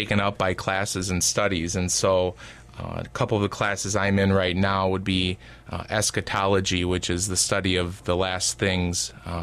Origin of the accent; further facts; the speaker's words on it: Slinger, Wisconsin, United States; I grew up in Slinger, Wisconsin. Went to Catholic grade school and graduated high school in 2001.